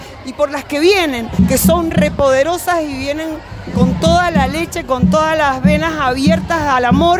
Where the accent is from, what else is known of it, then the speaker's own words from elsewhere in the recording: Mendoza, Argentina; also born or lived in San Marcos Sierra; Y yo vengo de San Marcos Sierra, de Córdoba, pero soy mendocina